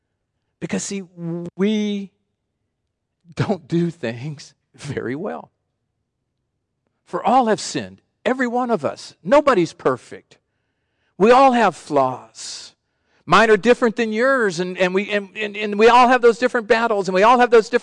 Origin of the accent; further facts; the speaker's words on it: United States; born there; I am glad I was born in America. I am glad I live in America.